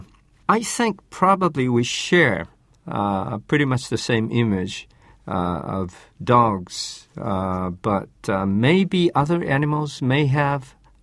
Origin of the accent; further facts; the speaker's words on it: Japan; English is a second language; You know, I learned in English, as I learned English, that elephants do have that image of having great memory. But I don't think we talk about that in Japanese, and I don't think that many Japanese people know anything about it.